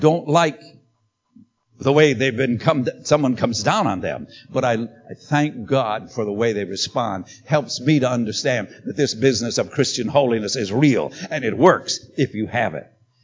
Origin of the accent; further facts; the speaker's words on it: Endicott, New York, United States; When the mafia decided to bring all of their world leaders together, they met in my hometown in Endicott, New York. They came and met in my hometown